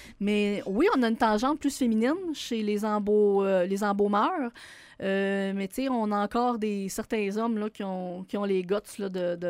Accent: Baie-Saint-Paul, Quebec, Canada

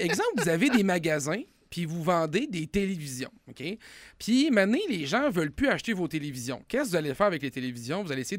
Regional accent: Quebec City, Quebec, Canada; je viens de Québec.

